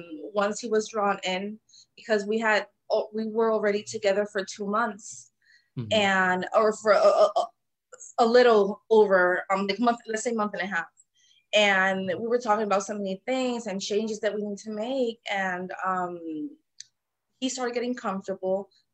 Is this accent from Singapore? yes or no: no; Puerto Rico; And I was actually supposed to go to my hometown, Puerto Rico, that week, and I had to postpone the trip.